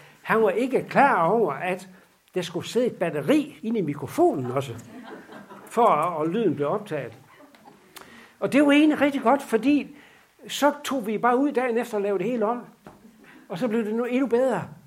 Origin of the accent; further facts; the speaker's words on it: Lemvig, Central Denmark Region, Denmark; born there; also born or lived in Gudum; Men når jeg blev født i Lemvig på sygehuset der, så var det fordi, der boede min far og mor i Gudum.